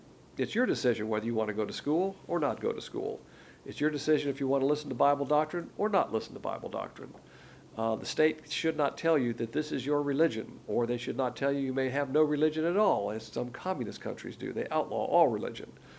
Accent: the South, United States; I'm a Southerner, so I've experienced that in my grandparents and my parents and myself. I married a Southerner, of course.

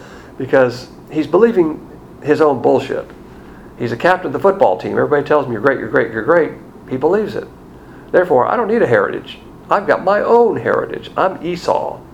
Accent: the South, United States; I'm a Southerner, and I run across a lot of Southerners.

